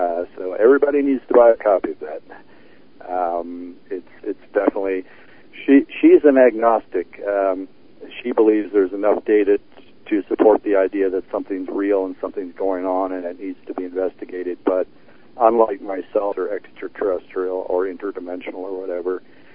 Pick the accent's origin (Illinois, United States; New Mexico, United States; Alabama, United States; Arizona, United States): New Mexico, United States; Albuquerque; in my hometown of Albuquerque.